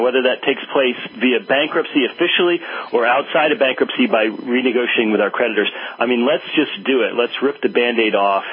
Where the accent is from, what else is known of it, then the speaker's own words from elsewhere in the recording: United States; it's really embarrassing to me as an American, because I love this country very much.